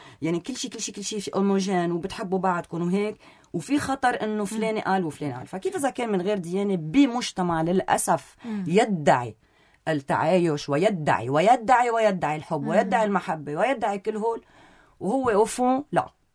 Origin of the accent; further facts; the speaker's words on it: Syria; لأنه أنا سوري الخوازيق اللي بظهري كتير دافشيني لقدام